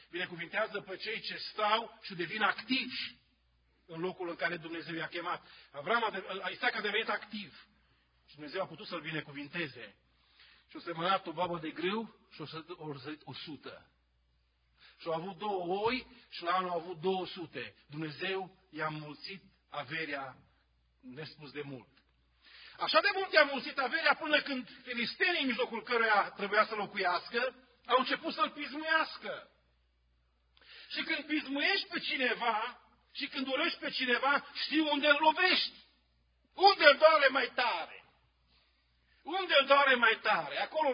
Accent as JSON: {"language": "Romanian", "country": "Romania", "said": "Nu, a spus, sunt din România. Oh, Ceaușescu, ia! Nu e ușoră viața printre străini, e greu să te acomodezi."}